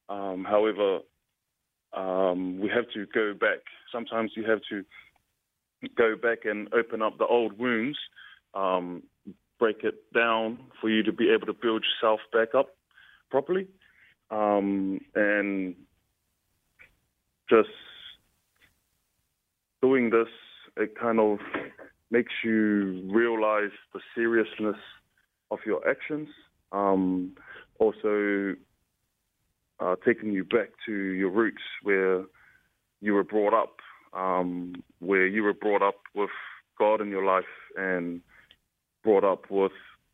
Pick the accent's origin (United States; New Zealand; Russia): New Zealand; Born and raised in New Zealand. My parents are from Tonga.